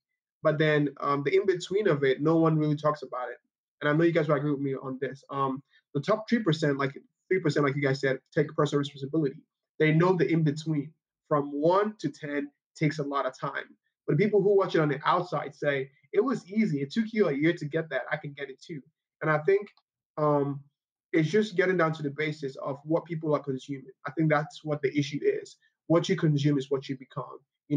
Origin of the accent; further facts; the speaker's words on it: Nigeria; now in Kansas City, United States; I grew up in Nigeria.